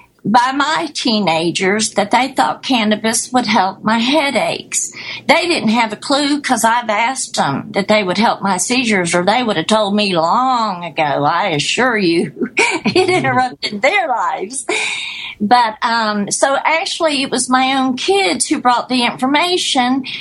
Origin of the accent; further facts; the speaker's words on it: Florida, United States; And I'm from Florida